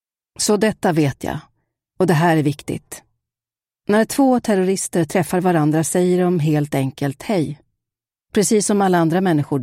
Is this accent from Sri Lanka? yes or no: yes; Sri Lanka; Redan under min uppväxt i Sri Lanka